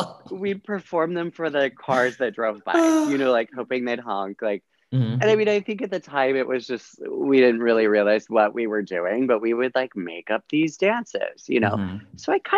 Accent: Carson City, Nevada, United States; I'm originally from Carson City, Nevada.

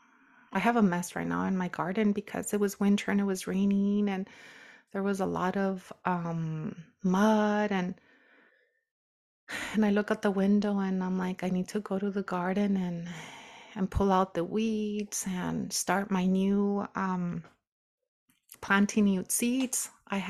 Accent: Nayarit, Mexico; moved away; I come from the Sierra Madre, from a remote area in Nayarit

